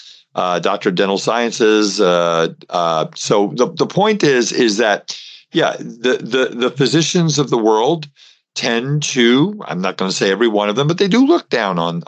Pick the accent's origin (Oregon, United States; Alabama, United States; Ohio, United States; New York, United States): New York, United States; Brooklyn; now in California, United States; Well, I grew up in East Flatbush, Brooklyn, New York, so I understand kind of how that works. And when I moved to California, everybody liked the way I talk